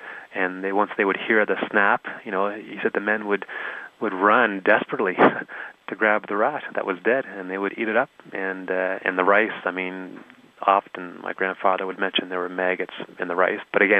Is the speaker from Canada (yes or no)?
yes; Antigonish, Nova Scotia, Canada; now in Calgary, Canada; Being that I grew up in Antigonish